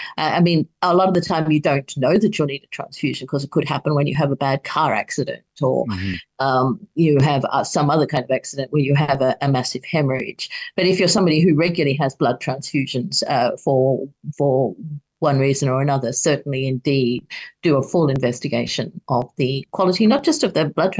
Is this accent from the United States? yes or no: no; Australia; in my home country, Australia, they won't let me.